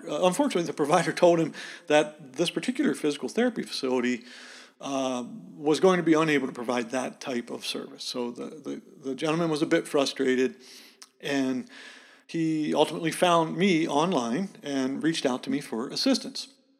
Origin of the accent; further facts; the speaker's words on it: Montana, United States; And actually, Montana, my home state, was a leader in the adoption of this technology, particularly because of the rural areas that we have in the state.